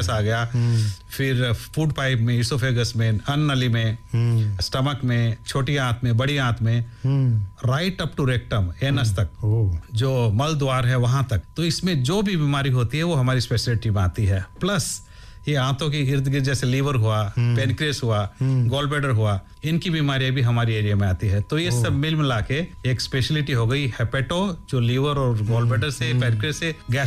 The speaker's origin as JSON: {"language": "Hindi", "region": "Rajasthan", "country": "India", "tie": "born or raised there", "said": "मैं एक छोटे से गांव से आया हूँ राजस्थान में, जयपुर के करीब में। मेरी पैदाइश वही गांव में हुई थी और हम लोग पांचवी तक मैं वहीं पढ़ा था।"}